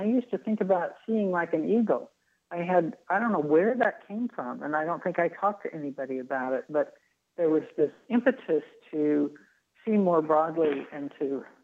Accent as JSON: {"language": "English", "region": "California", "country": "United States", "tie": "born or raised there", "also_born_or_lived": "East Coast", "said": "I grew up in California, but I lived on the East Coast for 8 years. And when I escaped back to California"}